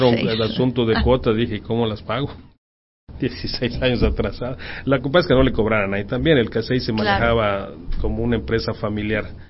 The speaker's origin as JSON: {"language": "Spanish", "region": "Yucatán", "country": "Mexico", "said": "como un poquito rebeldes que somos los yucatecos"}